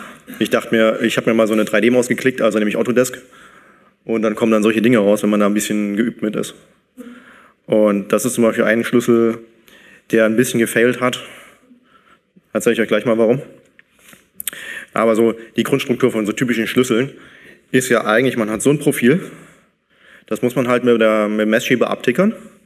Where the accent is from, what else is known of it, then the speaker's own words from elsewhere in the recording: Aachen, North Rhine-Westphalia, Germany; Ich komme aus Aachen.